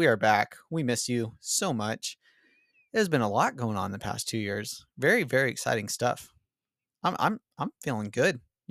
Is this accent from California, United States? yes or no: yes; California, United States; So we are a couple from Southern California.